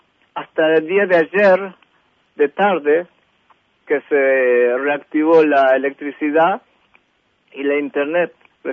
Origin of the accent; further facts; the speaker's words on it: Uruguay; now in Israel; Yo me fui del Uruguay en 1970. Ajá. El 11 de julio de 1970 emigré a Israel.